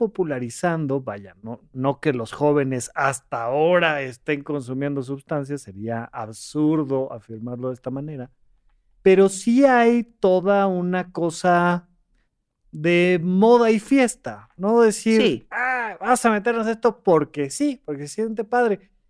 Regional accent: Toluca, State of Mexico, Mexico; now in Mexico City, Mexico; yo me salgo de Toluca, me vengo a la Ciudad de México...

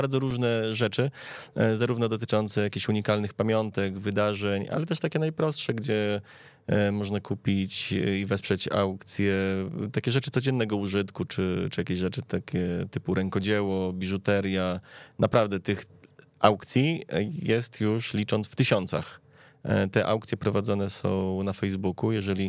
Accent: Lublin, Lublin Voivodeship, Poland; No wiadomo, że pochodzimy z Lublina, tak?

